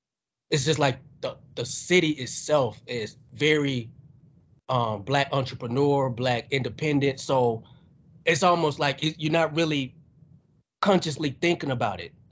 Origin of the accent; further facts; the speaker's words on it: United States; born there; And my people from North Africa, you know, I was born here in America, you know what I'm saying?